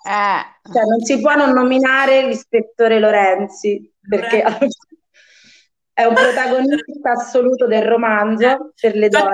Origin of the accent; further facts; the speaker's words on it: Ascoli Piceno, Marche, Italy; perché noi siamo di Ascoli